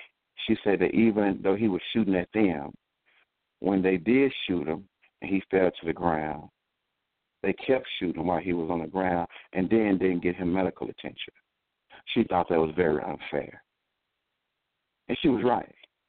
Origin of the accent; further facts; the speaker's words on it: Dallas, Texas, United States; I'm from Dallas, Texas, and I watched with horror and amazement at this gunman shoot down innocent police officers